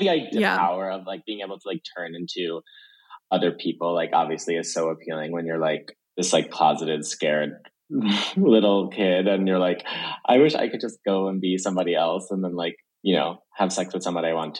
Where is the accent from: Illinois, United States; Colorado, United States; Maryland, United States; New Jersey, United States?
New Jersey, United States; I grew up in the Jersey Shore, sort of amongst like a toxic machismo world that I would often run away from, and into like comic books and video games and fantasy land.